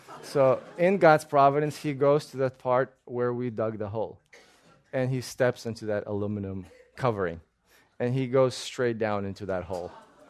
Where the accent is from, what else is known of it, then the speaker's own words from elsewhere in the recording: Russia; I grew up in Russia.